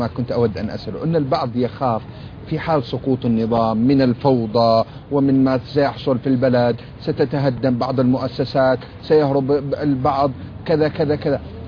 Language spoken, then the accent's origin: Arabic; Syria; ونحن من سوريا شعرنا بهذا الشعور.